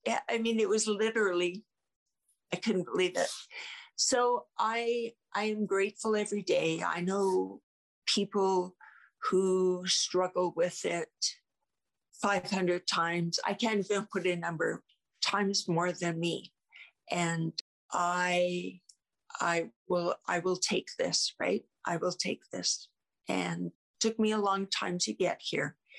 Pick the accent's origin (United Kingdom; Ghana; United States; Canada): Canada; and I'm from Canada, they're from the US.